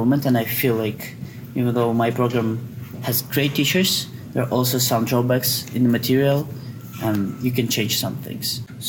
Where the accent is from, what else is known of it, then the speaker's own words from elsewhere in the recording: Ukraine; now in Canada; So I came to Canada 2 years ago, right?